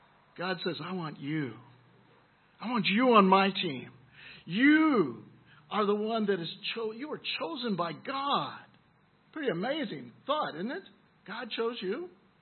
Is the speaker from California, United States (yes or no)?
yes; California, United States; Actually, I'm from California, and I should be in there too, but I've been away so long.